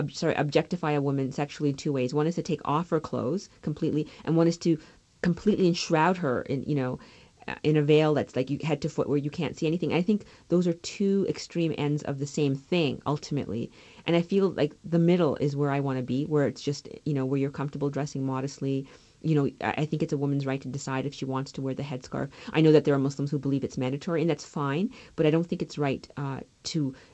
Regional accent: Canada; as a kid growing up in Canada, I wasn't allowed to drink root beer because my parents were genuinely confused by what it really was.

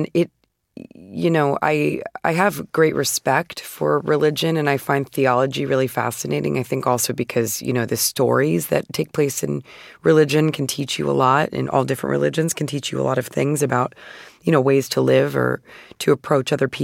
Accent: Phoenix, Arizona, United States

